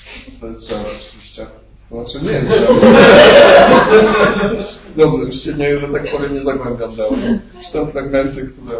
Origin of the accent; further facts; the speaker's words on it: Poznań, Greater Poland Voivodeship, Poland; ja jestem z Poznania i tam punktualnie o 10 zaczynam.